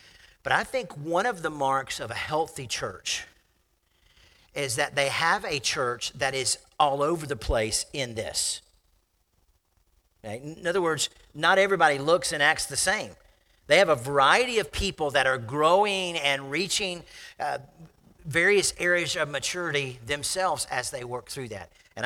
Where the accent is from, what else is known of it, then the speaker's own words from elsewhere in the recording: Lakeland, Florida, United States; I grew up in Florida. If you fly into Florida, one thing will amaze you is the number of lakes, like by the thousands of them. My hometown is Lakeland.